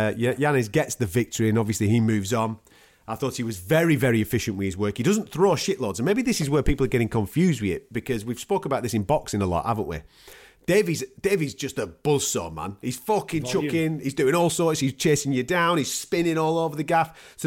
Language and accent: English; England, United Kingdom; I'm English.